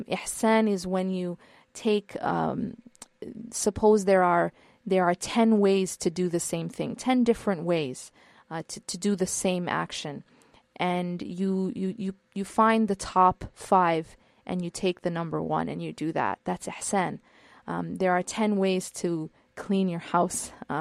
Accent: Midwest, United States; As a side note, I'm not from California. I'm from the Midwest, and I absolutely do not like the way Californians drive.

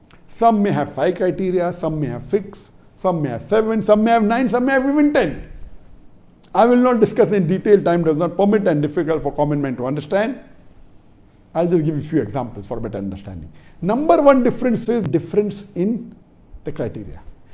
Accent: India; I'm an Indian. We were ruled by the Britishers, and quite a large portion of the world was ruled by the Britishers.

